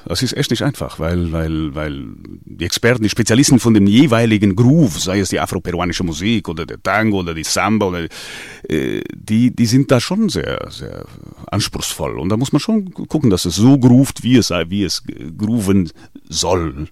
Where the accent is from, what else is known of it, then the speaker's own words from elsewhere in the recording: Portugal; Ich bin ja Portugiese, ne?